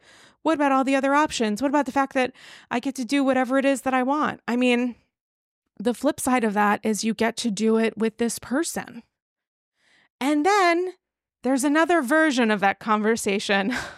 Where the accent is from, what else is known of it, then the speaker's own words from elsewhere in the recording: New York, United States; Also, as a New Yorker, driving from the Hamptons to the city, it could be 3 hours, it could be six, you have no idea.